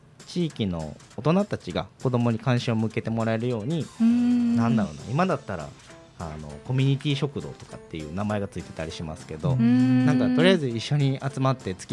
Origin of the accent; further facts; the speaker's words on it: Shiga, Japan; 地元が滋賀県なので滋賀県の方に戻って、今児童クラブを運営、学童を運営しながら